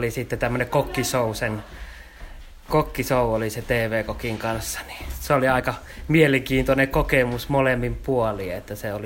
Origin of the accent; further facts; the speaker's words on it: Mikkeli, Southern Savonia, Finland; ja on tultiin Savonmaasta, eli Mikkelistä tultiin